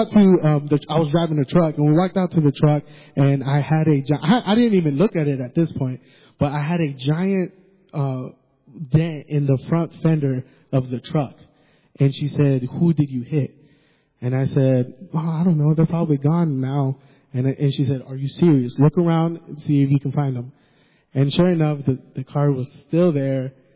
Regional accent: the South, United States; We're from the South, so he said, buddy, let me just tell you this.

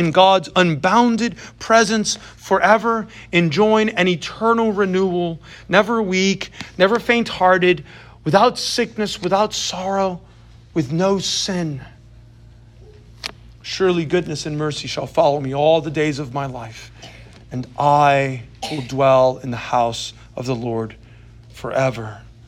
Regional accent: New York, United States; I grew up in New York, saw old pigeons all the time

